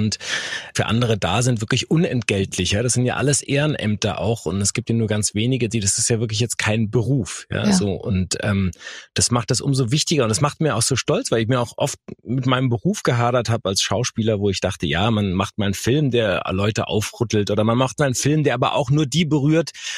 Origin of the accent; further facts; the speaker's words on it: Wuppertal, North Rhine-Westphalia, Germany; also born or lived in Karlsruhe; now in Ravensburg, Germany; in Karlsruhe war ich eigentlich nur am Anfang, deswegen, ich bin dann in Wuppertal noch groß geworden und bin dann in Ravensburg.